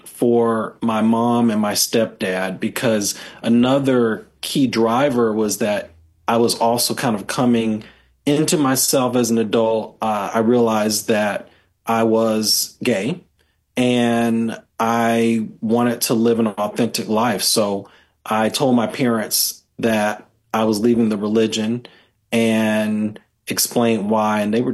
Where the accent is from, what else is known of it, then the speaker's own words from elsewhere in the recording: Alabama, United States; as a kid growing up in Alabama.